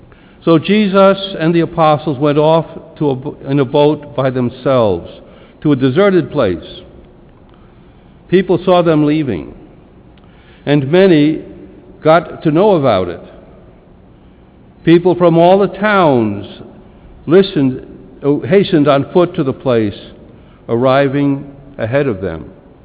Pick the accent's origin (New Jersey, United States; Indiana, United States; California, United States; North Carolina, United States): New Jersey, United States; also born or lived in Argentina; I come from New Jersey. I live in the town of Montclair with my brother. I'm a retired priest of the Archdiocese of Newark. I worked in Argentina for 18 years as a missionary.